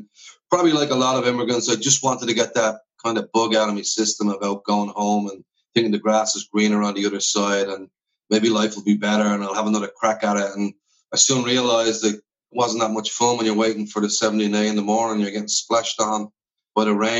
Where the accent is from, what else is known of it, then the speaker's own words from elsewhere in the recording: Dublin, Leinster, Ireland; obviously I'm not from the north side of Dublin, from Donega